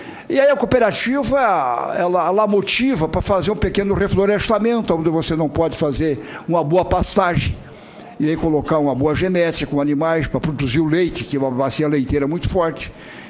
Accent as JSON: {"language": "Portuguese", "region": "Santa Catarina", "country": "Brazil", "said": "Mas, eu como catarinense, o nosso estado sim, tem suas peculiaridades."}